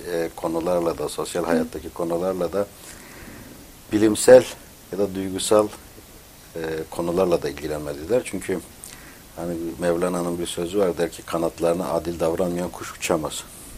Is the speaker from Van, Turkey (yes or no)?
yes; Van, Turkey; Babam Siirtli'dir ama ben Vanlıyım. Öyle diyorum. Çünkü yani insan nerede evet. çocukluk hatırası varsa insan oralıdır.